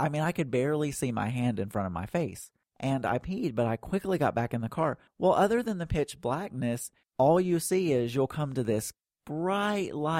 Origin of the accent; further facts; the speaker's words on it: Arkansas, United States; also born or lived in Dallas; I never thought I would move back to Arkansas because I'm from South Arkansas, and there is nothing there at all. There's absolutely nothing in South Arkansas.